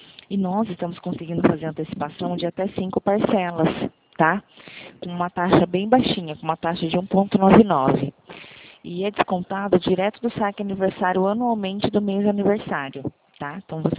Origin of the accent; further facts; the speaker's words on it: Araras, São Paulo, Brazil; eu sou de Araras, aqui do lado.